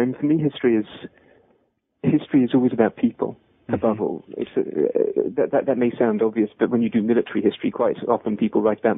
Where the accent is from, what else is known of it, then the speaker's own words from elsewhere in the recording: London, United Kingdom; I lived for a couple of years in Germany, which was a fantastic time. And I come from London.